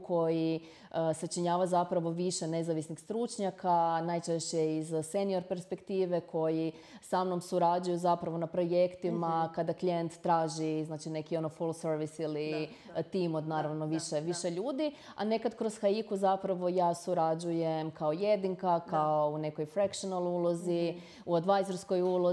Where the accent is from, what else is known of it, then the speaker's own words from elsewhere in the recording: Đurđevac, Koprivnica-Križevci County, Croatia; now in Zagreb, Croatia; preselila sam se iz Đurđevca, mjesto gdje sam zapravo bila pola svog života, u Zagreb